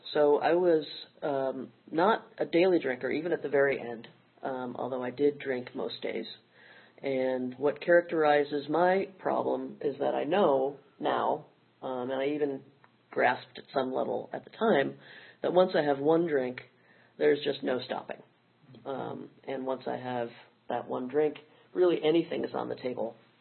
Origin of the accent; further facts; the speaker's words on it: Midwest, United States; I grew up in the Midwest in a town about 3 hours south of Chicago.